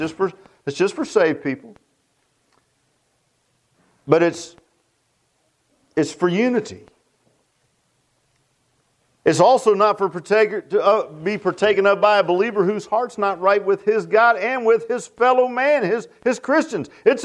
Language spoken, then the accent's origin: English; Virginia Beach, Virginia, United States; when I grew up in Virginia Beach, and when I grew up in Virginia Beach, it was more of a sleepy little town than it is now